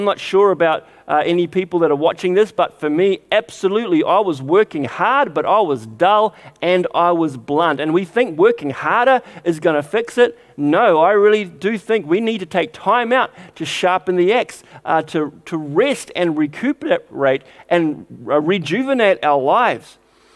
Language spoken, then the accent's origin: English; Auckland, New Zealand; It reminded me of growing up in Auckland in the early 80s.